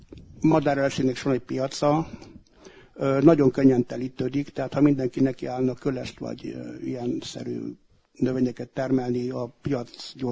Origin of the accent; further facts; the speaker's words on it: Küküllődomb, Mureș County, Romania; amit a szüleim törököltem Küküllődombon, onnan származom